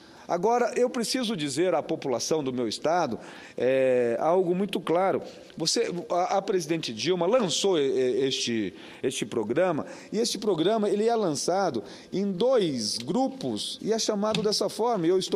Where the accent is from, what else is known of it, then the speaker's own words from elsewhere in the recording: Paraná, Brazil; o produtor de soja lá no meu estado. Nós sabemos que o custo, o valor de uma saca de soja lá no Porto de Paranaguá ou em Ponta Grossa